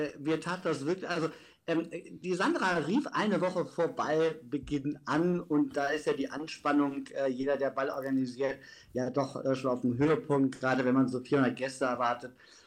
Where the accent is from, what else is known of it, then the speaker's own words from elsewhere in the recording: Alfeld, Lower Saxony, Germany; komme gebürtig aus Alfeld und bin auch hier in Alfeld hängen geblieben